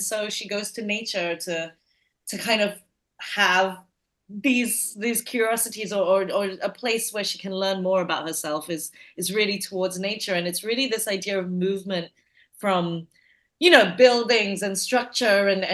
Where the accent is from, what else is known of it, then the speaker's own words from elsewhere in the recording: Malaysia; also born or lived in United Kingdom; I grew up in Malaysia, and then I grew up in the UK. And then I moved back to Malaysia, you know, in my late 20s.